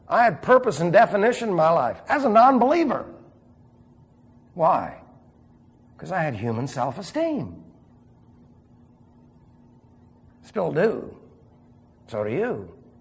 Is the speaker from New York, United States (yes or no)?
yes; New York City, New York, United States; Look, I was raised in New York City.